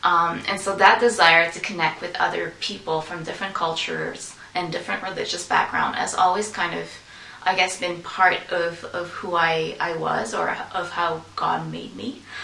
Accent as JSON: {"language": "English", "country": "Canada", "said": "I am from Canada. I've been here most of my life."}